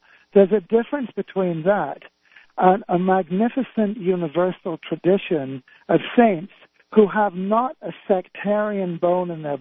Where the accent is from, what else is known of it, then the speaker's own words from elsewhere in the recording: England, United Kingdom; I'm English, I'm not an expert on your political history